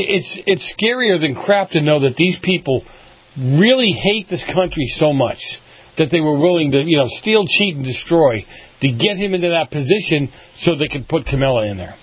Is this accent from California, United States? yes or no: no; Boston, Massachusetts, United States; I come from Boston, so I'm looking at all this stuff.